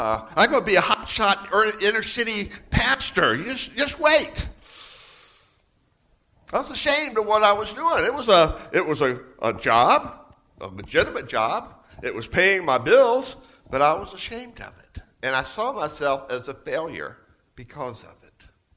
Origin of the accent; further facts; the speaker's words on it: Georgia, United States; I'm from Georgia. I am a Southerner and proud of it, I might say.